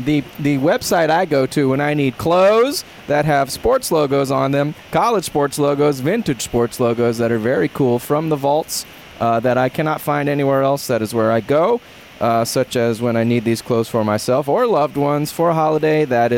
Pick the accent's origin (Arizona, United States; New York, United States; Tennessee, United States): Tennessee, United States; Memphis; I'm from Memphis. I know my rights.